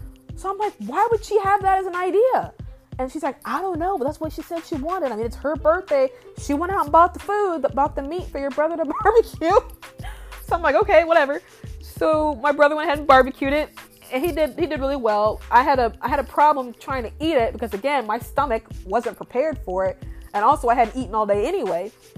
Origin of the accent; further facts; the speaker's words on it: Indiana, United States; now I'm from Indiana. My mom is from Illinois.